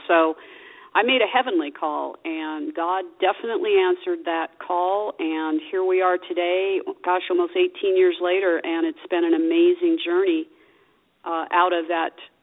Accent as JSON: {"language": "English", "town": "Las Vegas", "region": "Nevada", "country": "United States", "tie": "born or raised there", "said": "So I was about 5 years old when we got here. So this is my hometown. I grew up in Las Vegas."}